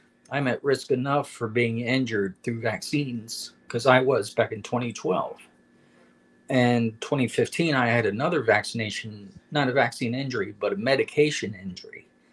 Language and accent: English; Canada; I am Canadian-French